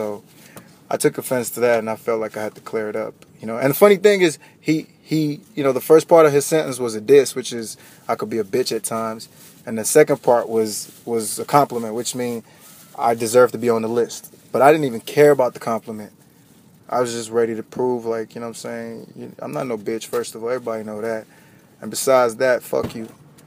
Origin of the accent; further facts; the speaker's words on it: Texas, United States; I'm from Texas, whatever.